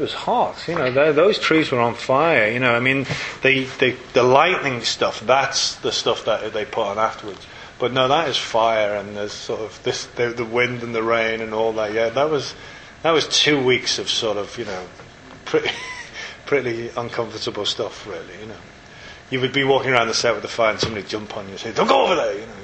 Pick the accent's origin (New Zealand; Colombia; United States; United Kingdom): United Kingdom; England; being English and coming from that Shakespearean thing